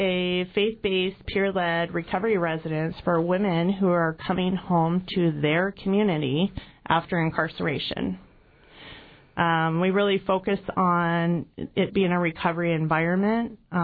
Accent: Ketchikan, Alaska, United States; we grew up in different logging camps in southeast Alaska, mainly back and forth to Ketchikan. I spent the majority of my life in Ketchikan until 2005

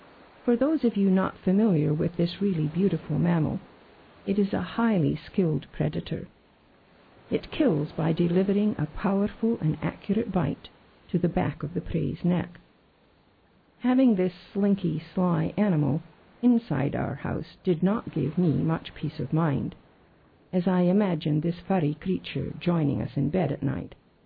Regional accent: Scotland, United Kingdom; Being a Scot, it was a wedding I wish we had seen.

